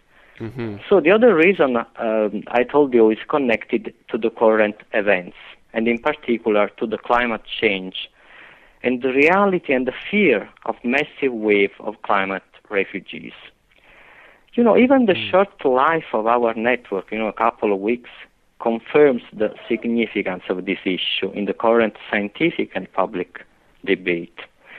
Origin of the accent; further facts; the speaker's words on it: Italy; English is a second language; I am from Italy. I believe that my accent will be with me forever.